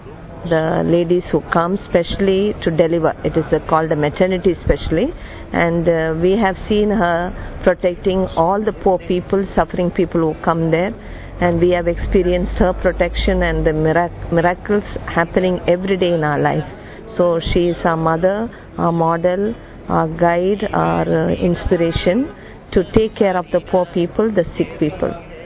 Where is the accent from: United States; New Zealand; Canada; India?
India; I'm coming from India. I belong to this congregation of Sisters of St. Charles Borromeo. And I'm a doctor working in a hospital.